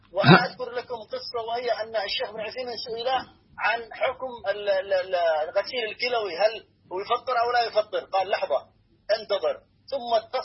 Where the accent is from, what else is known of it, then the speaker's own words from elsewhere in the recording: Yemen; وعندنا قصص عجيبة أنا يمني عندنا قصص عجيبة من التخدير